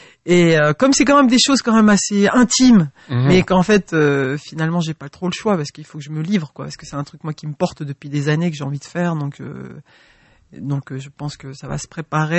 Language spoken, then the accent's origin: French; Roubaix, Hauts-de-France, France; Moi, je viens de Roubaix, donc c'est comme ça que je me présente souvent, africaine du nord de la France. Donc, je viens de Roubaix.